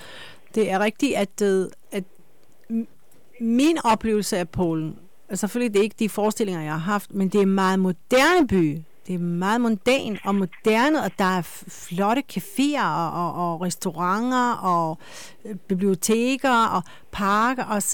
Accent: Israel; now in Denmark; jeg kom fra Israel, eller jeg er født i Israel og boede i Danmark

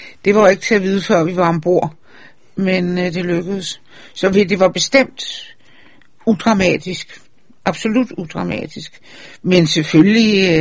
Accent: Charlottenlund, Capital Region of Denmark, Denmark; Jeg er vokset op i Charlottenlund

